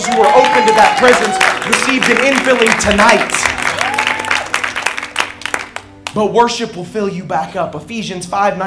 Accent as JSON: {"language": "English", "town": "Okeechobee", "region": "Florida", "country": "United States", "said": "I'm from Okeechobee. I know a little bit about flag ponds."}